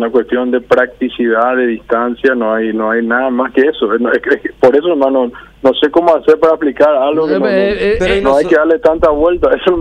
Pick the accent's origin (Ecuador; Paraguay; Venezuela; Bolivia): Paraguay; lo que pasa en Paraguay, acá, en mi país